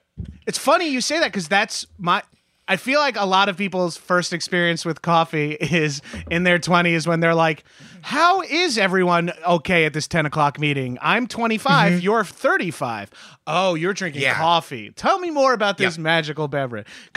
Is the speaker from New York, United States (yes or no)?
yes; New York, United States; like growing up as a New Yorker or a Northeastern, yeah, you recognize most people of foreign descent are speaking a foreign language.